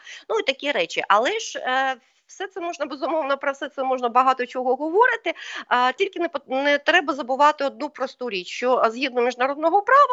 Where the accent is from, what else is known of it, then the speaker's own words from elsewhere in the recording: Crimea, Ukraine; born there; оскільки я народилася в Криму, мої батьки, мої діди, бабусі з Криму